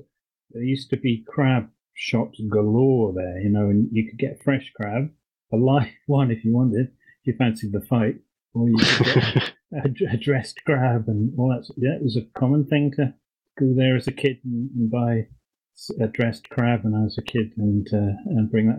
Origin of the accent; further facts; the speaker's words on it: East of England, United Kingdom; I come from Norfolk, where crabs are very, very common along the coast